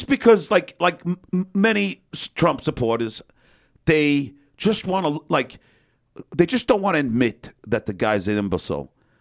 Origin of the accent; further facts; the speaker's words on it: New York, United States; So if I sound like Dice, it's because I sound like my roots from New York. That's how people fucking talk.